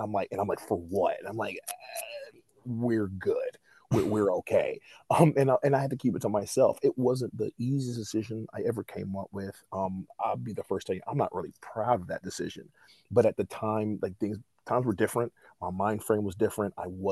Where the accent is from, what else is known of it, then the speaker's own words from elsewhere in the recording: Southern United States, United States; So, like, I was raised in the South.